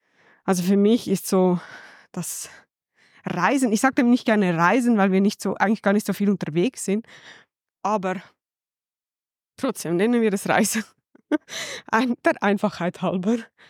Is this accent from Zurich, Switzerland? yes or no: yes; Zurich, Switzerland; ich habe in Zürich gelebt und ich bin in Zürich aufgewachsen und es ist eine coole Stadt, also ich liebe Zürich.